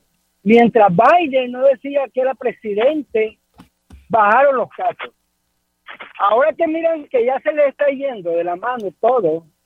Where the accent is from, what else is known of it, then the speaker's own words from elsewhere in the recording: Nicaragua; Y yo creo que yo soy de Nicaragua.